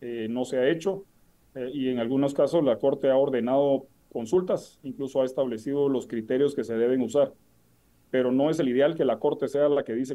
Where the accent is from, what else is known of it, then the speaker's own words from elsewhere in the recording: Guatemala; como Estado guatemalteco, como gobierno, tenemos que lograr darle certeza a estos procesos